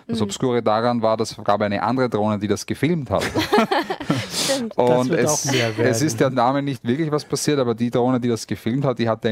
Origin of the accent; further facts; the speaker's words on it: Austria; Also ich bin in Österreich aufgewachsen, wenn ihr hört